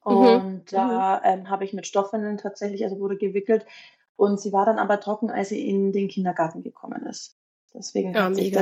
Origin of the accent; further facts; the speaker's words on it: Nuremberg, Bavaria, Germany; ich bin 32 Jahre alt, ich komme aus Nürnberg